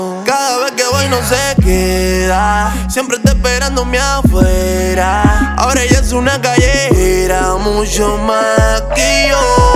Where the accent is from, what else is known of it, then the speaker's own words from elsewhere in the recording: Santo Domingo Este, Santo Domingo, Dominican Republic; Yo amo mi barrio. Los muchachos, tú no sabes. Que nosotros somos de Alma Rosa.